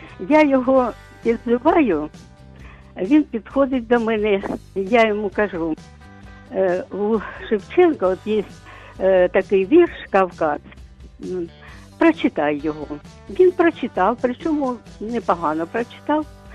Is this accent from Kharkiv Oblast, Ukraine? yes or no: yes; Kharkiv, Kharkiv Oblast, Ukraine; ми перед учнями розповіли, що ми з Харкова, краєзнавці